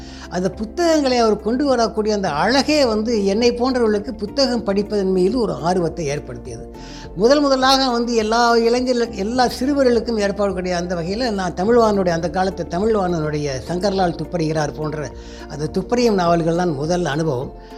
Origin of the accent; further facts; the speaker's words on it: Bommakottai, India; பிறந்து வளர்ந்தது வந்து அருப்புக்கோட்டைக்கு பக்கத்தில் இருக்கக்கூடிய ஒரு குக்கிராமம், சின்ன கிராமம், பொம்மாக்கோட்டைன்னு ஒரு வில்லேஜு. அதில் தான் நான் பிறந்து வளர்ந்தேன்.